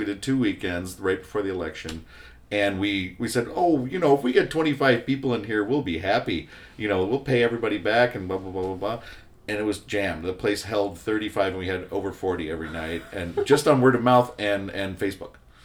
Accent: Evanston, Illinois, United States; I grew up in Evanston. So even longer than that, really, in the area. I went to school in L.A. and then came back here.

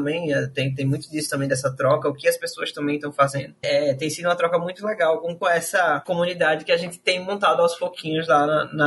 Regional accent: Maceió, Alagoas, Brazil; Sou de Maceió, Alagoas.

